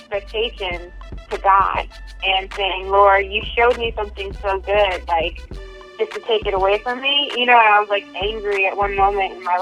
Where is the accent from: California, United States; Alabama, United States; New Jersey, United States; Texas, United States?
California, United States; also born or lived in New York; Well, I was born in Nueva York, which is New York, and my father was in the military, so we moved to California. So I was practically raised in California